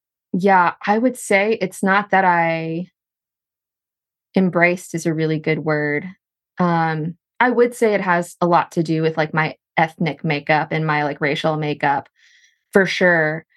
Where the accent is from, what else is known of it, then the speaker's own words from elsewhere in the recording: Texas, United States; But I grew up in a very small Texas town near the Texas-Louisiana border. And so I grew up biracial in the Texas South.